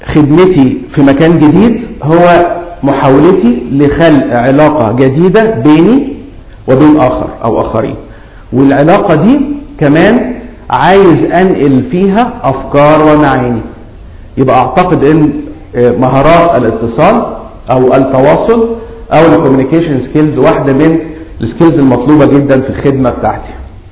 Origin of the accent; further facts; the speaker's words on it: Egypt; born there; انا اتولدت في مصر